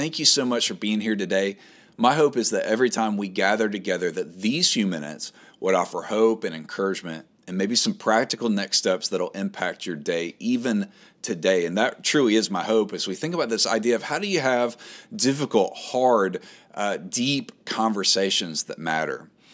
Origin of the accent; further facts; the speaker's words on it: the South, United States; Even though I grew up in the South and I've lived in states that were pivotal in the civil rights movement